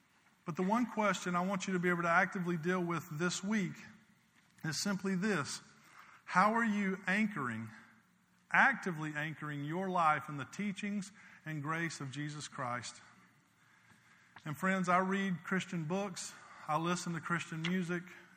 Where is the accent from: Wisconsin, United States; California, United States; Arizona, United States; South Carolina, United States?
South Carolina, United States; I told you earlier, I grew up in South Carolina, not too far from Myrtle Beach.